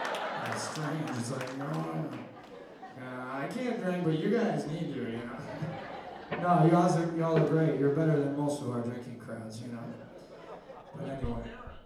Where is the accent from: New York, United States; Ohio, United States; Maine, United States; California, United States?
Maine, United States; From my home state of Maine, how about it for the Swingin' Johnson, Steve Johnson?